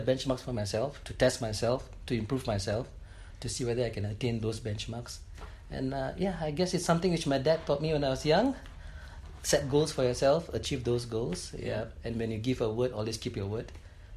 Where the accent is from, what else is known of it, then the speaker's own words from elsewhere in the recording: Singapore; All right. I was born in Singapore. And I think at the age of 17 and 18, I went into military service as per compulsory military service.